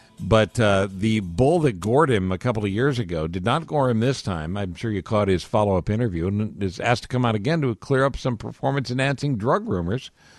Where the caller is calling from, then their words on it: United States; Yes, we're calling from America.